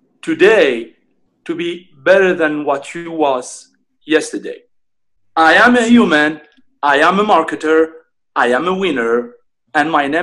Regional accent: Algeria; I grew up there in Algeria.

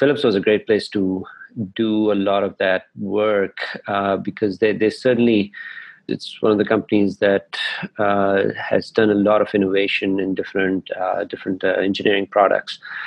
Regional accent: Pakistan; moved away as an adult; now in United States; I grew up in Pakistan, and came here to the U.S. to do my undergrad, which was in engineering.

